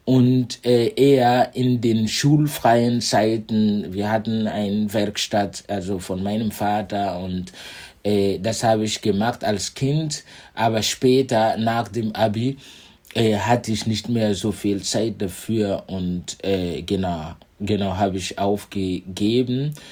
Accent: Burkina Faso; now in Germany; ich komme aus Burkina Faso und ja, feiere meinen Migrationsvordergrund in Deutschland.

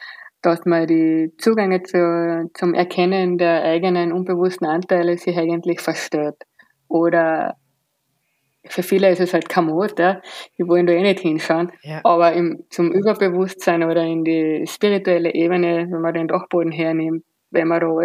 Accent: Carinthia, Austria; ich bin in Kärnten aufgewachsen, aus meiner Heimat

